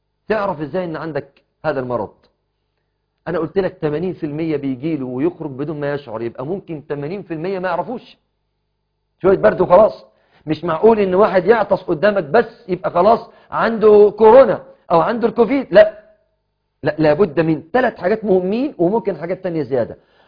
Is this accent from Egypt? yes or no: yes; Egypt; والحالة الحالات اللي ماتت عندنا في مصر سببها كده